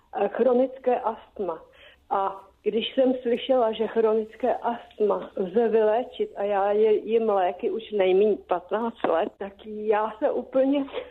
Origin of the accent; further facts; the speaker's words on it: Prague, Czechia; kde já jsem z Prahy